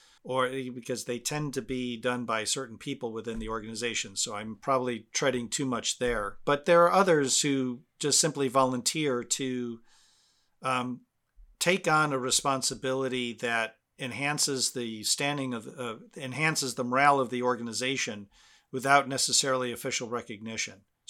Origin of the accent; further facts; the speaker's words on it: United States; Like, I'm an American traveling to other places and I'm seen as an American. I'm understood to be American.